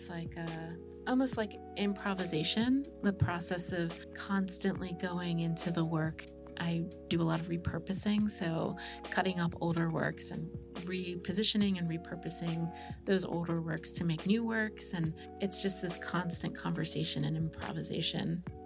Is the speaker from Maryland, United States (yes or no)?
yes; Baltimore, Maryland, United States; not just as an Egyptian, but as an American, as an artist, as a Baltimorean